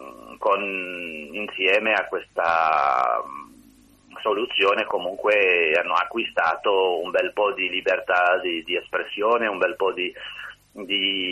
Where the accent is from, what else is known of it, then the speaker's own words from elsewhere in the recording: Algeria; first language Berber; Italian is a second language; sono algerino e sono di madrelingua berbera